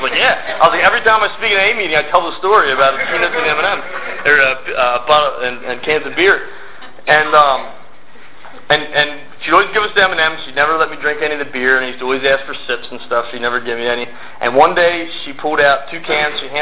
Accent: Lancaster, Pennsylvania, United States; I grew up in Lancaster, Pennsylvania. Actually, like 2 miles from where my home group is now.

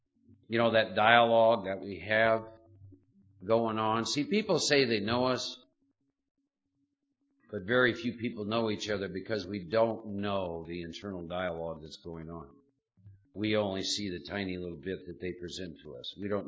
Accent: Iowa, United States; also born or lived in Midwest; I was born and raised in Iowa, second oldest of four boys in a farming community. Spent the first 24 years of my life in the Midwest.

